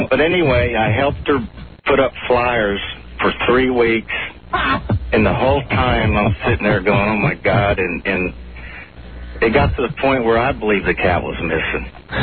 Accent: Alaska, United States; I'm from Alaska up here.

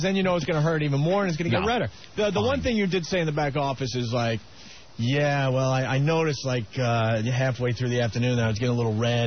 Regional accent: Wading River, New York, United States; I grew up pretty much in Wading River at my grandma's house, getting burnt over and over again summer after summer.

